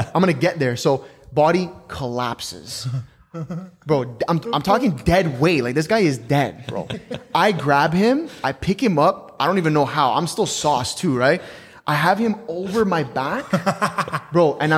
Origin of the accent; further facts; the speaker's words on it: Canada; Again, USD, we're Canadian.